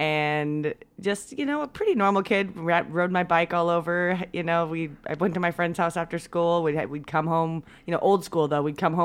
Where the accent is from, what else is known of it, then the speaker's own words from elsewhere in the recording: Caldwell, Idaho, United States; Yeah, so I grew up in Idaho, outside of Boise, in a small town called Caldwell. About 30,000 people or so, I think, when I was growing up there.